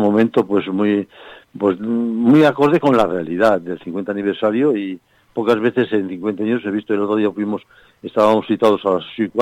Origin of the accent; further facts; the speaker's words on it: Escalante, Cantabria, Spain; Luego a los dos días cantamos en Escalante, que es mi pueblo, también de nacimiento